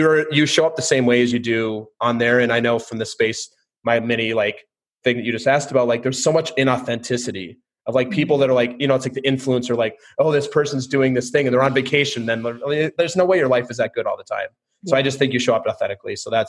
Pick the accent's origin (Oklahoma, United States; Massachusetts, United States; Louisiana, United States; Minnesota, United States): Minnesota, United States; I'm from Minnesota originally